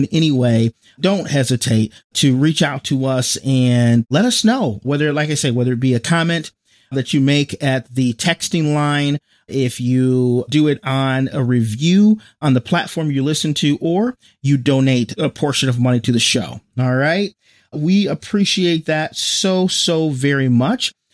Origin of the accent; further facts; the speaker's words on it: Michigan, United States; But I was born and raised in Michigan, still here. We actually have all four seasons.